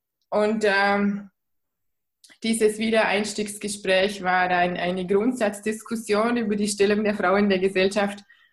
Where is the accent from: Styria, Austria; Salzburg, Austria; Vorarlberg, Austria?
Vorarlberg, Austria; Feldkirch; ich komme aus Feldkirch, aus Österreich. Das ist südlich vom Bodensee.